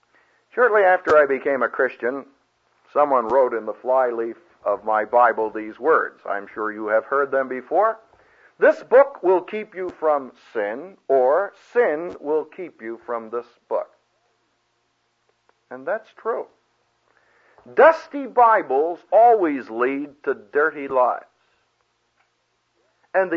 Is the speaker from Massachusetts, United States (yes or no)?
no; Philadelphia, Pennsylvania, United States; I was born and reared in Philadelphia, and we used to go to see the Philadelphia Athletics and Phillies play in Shibe Park